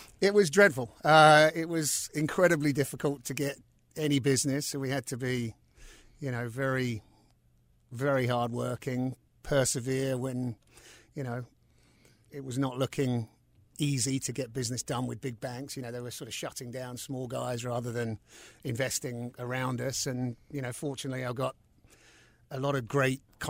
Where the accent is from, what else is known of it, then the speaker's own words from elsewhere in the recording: London, United Kingdom; moved away as an adult; growing up in London, it was very glamorous to look at TV and, you know, film or movies